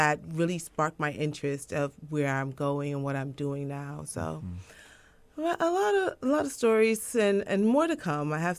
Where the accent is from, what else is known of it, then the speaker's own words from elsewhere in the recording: New York, United States; I grew up in East Harlem